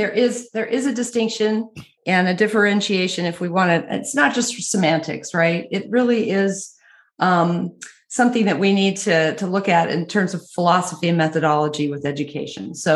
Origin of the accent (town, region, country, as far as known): Oregon, United States